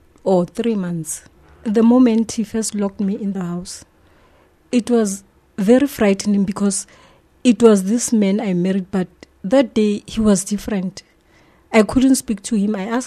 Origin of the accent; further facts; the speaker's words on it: Soweto, Gauteng, South Africa; I'm from Central Western Jabavu in Soweto.